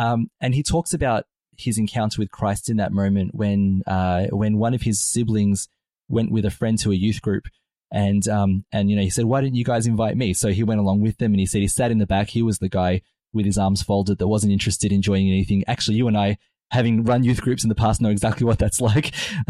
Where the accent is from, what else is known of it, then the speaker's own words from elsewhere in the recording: Malta; This was growing up in Malta, you know, plug for the country that where Caroline and I and our family come from.